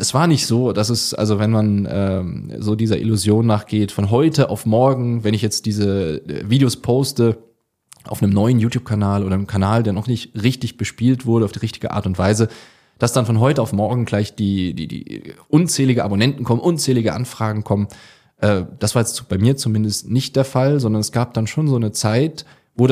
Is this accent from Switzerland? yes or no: yes; Switzerland; also born or lived in Germany; ich komme ganz ursprünglich aus Deutschland, bin in Deutschland geboren, bin jetzt aber schon seit ich 12 oder 13 Jahre alt bin, eigentlich permanent in der Schweiz.